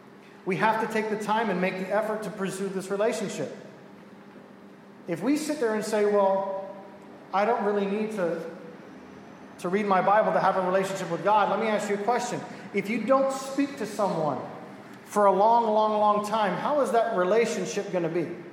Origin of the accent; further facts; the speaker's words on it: Miami, Florida, United States; Now, I'm from Miami. Okay? We have things called hurricanes in Miami.